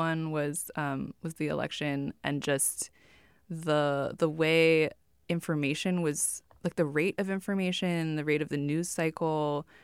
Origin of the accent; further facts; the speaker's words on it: Cupertino, California, United States; So I'm from Silicon Valley. I grew up in Cupertino. I now teach at Stanford.